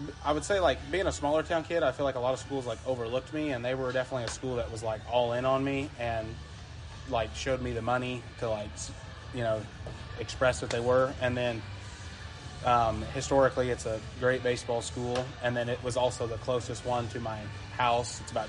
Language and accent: English; Kansas, United States; But I'm from Kansas, so Kansas is pretty cold normally too.